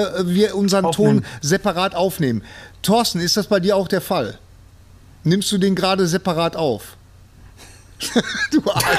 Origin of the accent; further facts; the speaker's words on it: Bochum, North Rhine-Westphalia, Germany; Meine Güte, ne, ich komme aus Bochum.